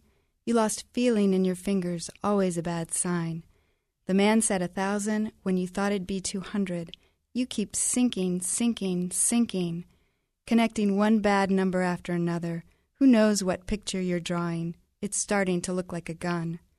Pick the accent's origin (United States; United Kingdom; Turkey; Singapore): United Kingdom; Kettering, East Midlands; from Kettering